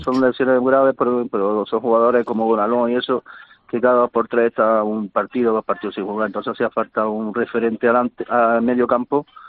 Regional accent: Granada, Andalusia, Spain; para la gente que estamos en Granada, que somos de Granada

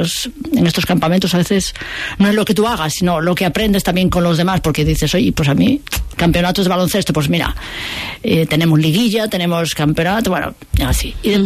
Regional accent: Poland; Spanish is a second language; O sea, yo soy polaco

